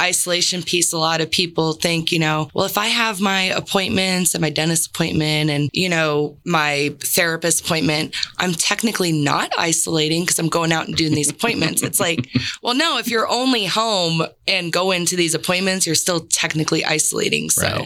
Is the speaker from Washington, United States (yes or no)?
no; San Diego, California, United States; And, you know, I'm originally from San Diego. Like we don't just ride horses around.